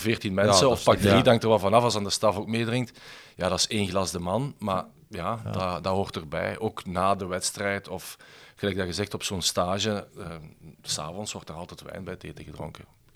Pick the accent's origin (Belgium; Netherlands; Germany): Belgium; Ja, ik ben Belg